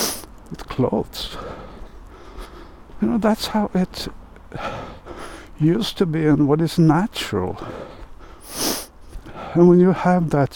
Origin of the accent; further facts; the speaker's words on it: Sweden; English is a second language; like in my hometown area there, Sweden, was the textile industry area where my father, who had a little trouser production company factory, used to drive around and buy cloth from the weavery